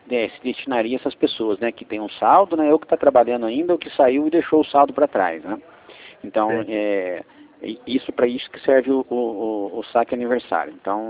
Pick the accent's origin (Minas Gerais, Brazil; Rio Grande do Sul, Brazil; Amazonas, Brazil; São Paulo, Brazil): São Paulo, Brazil; Eu sou aqui do interior aqui, né? Sou do DD19 aqui, né? Sou aqui do perto de Campinas aqui.